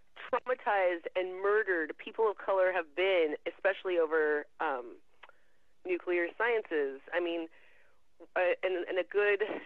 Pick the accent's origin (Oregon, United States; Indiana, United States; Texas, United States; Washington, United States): Washington, United States; Tri-Cities; My entire childhood, growing up in the Tri-Cities at Hanford, I had never seen a protest.